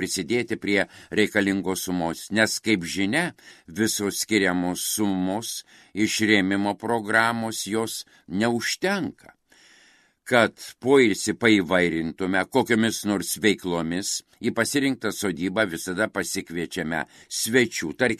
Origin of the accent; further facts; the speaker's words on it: Telšiai, Telšiai County, Lithuania; Kadangi esame iš Telšių, mums pajūris yra netolimas, tad mielai į jį vykstame.